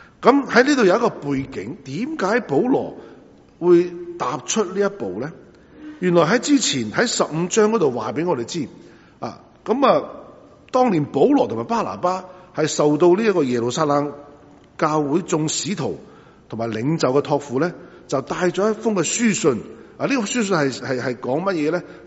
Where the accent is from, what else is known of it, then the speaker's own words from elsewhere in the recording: Guangdong, China; 特別我哋廣東人啊乜都食㗎嘛